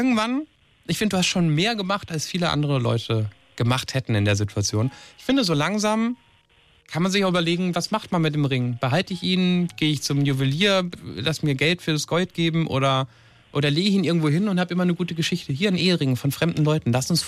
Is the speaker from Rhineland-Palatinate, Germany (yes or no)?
yes; Mainz, Rhineland-Palatinate, Germany; da hast du sehr schön Mainz vorgestellt, ja auch meine Heimatstadt.